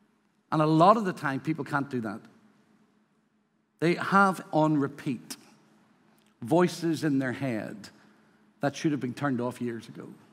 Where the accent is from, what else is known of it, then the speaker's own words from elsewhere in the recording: Ireland; maybe it's because I'm from Ireland.